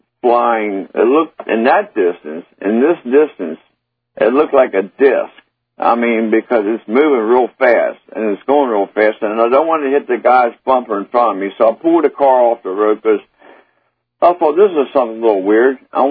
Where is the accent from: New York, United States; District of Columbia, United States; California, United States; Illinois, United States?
District of Columbia, United States; Washington; and I live in western Maryland up in the mountain part. And I'm not real familiar. I'm from Washington, D.C., as Alex had read.